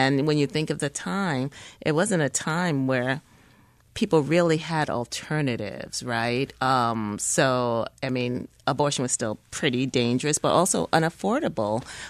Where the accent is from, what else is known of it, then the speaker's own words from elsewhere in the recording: Brooklyn, New York, United States; I grew up on Madison and Knickerbocker.